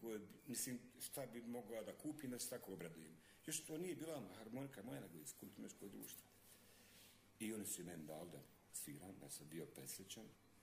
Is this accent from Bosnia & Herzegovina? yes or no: yes; Čajniče, Republika Srpska, Bosnia & Herzegovina; born there; Jesam, ja sam rođen u Čajniču.